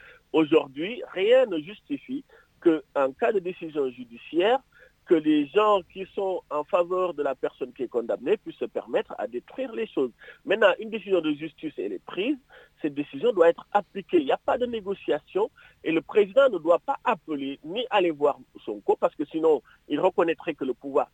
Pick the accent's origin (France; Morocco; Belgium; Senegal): Senegal; on est des Sénégalais, mais les institutions consulaires ou diplomatiques n'appartiennent pas au président de la République. C'est un bien de tous les Sénégalais.